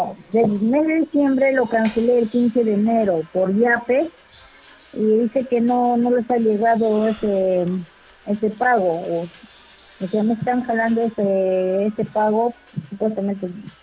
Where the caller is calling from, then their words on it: Lima, Peru; soy de acá de San Martín de Porres, avenida Pacasmayo.